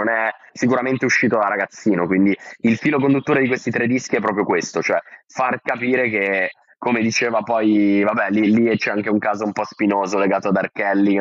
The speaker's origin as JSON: {"language": "Italian", "town": "Novara", "region": "Piedmont", "country": "Italy", "said": "Malpensa poi sono di Novara, anche dietro casa"}